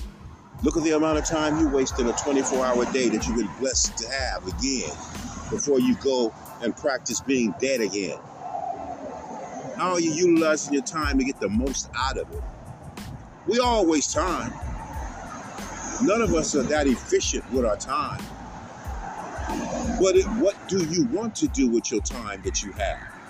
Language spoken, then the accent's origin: English; United States; Well, whatever that is, I am an American. I'm an American first, and everything else you want to call me is second.